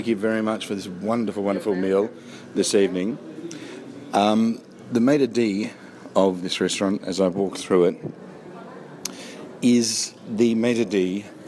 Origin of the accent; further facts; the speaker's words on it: Sydney, New South Wales, Australia; born there; And I said, "Born in Sydney, mate, but, you know..."